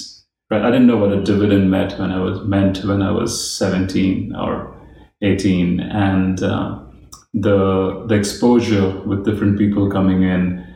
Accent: India; also born or lived in Kerala; I was born in Kerala, but never really lived there, except visit and vacations. My dad was an engineer, and my mother was a homemaker. And we grew up all around India.

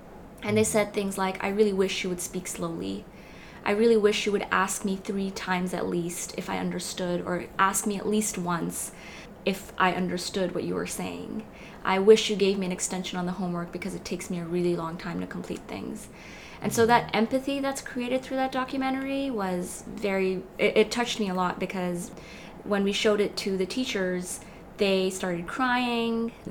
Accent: Pakistan; I grew up public speaking in Pakistan

